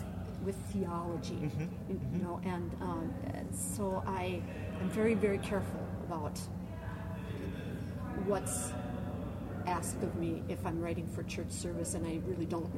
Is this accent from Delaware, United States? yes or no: yes; Wilmington, Delaware, United States; born there; also born or lived in Chicago; Well, for me, it was because of my father. I was born in Wilmington, Delaware. My dad was working for DuPont.